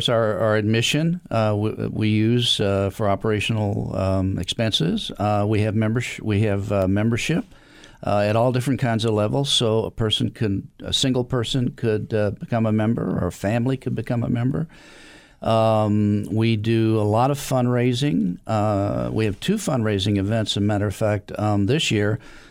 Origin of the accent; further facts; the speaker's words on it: Kentucky, United States; And I was born and raised in Kentucky, so I'm lucky I can speak English at all.